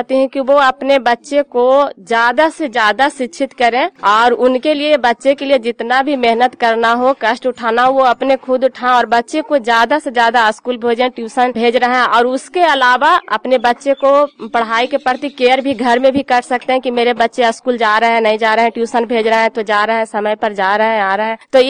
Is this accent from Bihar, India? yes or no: yes; Cheran, Bihar, India; ग्राम चेरन हुआ, नालंदा जिला की निवासी हूँ।